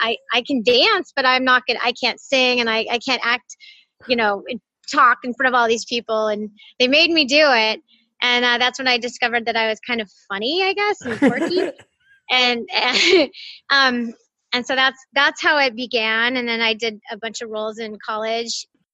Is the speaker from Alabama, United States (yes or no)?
no; Pasadena, California, United States; I'm from Pasadena, California. Yeah, I'm a LA girl. And yeah, never went really far from here, did I?